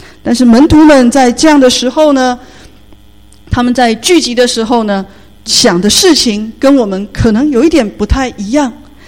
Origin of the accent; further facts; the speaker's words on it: China; 那么用我们中国人的角度来看呢，可能就是恢复到也许像是汉朝，像是唐朝那个时代